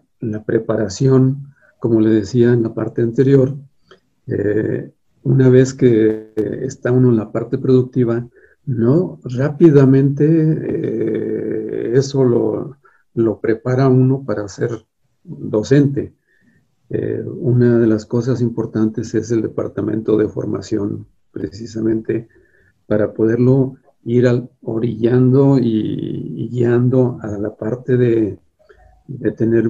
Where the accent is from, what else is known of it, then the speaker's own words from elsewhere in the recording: Aguascalientes, Mexico; yo nací aquí en Aguascalientes, soy desde un principio aquí hidrocálido